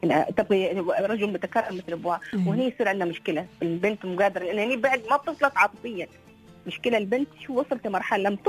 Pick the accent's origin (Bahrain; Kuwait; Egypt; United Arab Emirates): United Arab Emirates